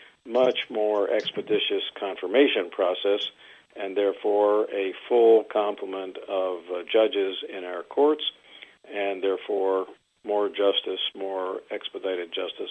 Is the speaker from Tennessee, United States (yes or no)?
no; Maryland, United States; And, of course, I come from Maryland